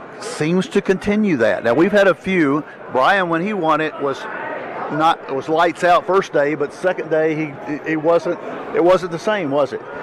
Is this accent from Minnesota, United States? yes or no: no; Kentucky, United States; I grew up in Kentucky, and I've had a granddaughter there now, so I've got to stay.